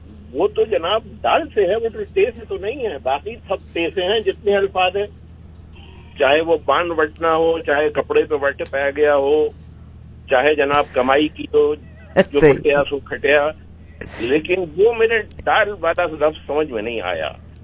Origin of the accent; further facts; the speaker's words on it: Lucknow, Uttar Pradesh, India; मैं लखनऊ से हूँ 100% और पंजाबी भी मातृ जबान की तरह बोलता हूँ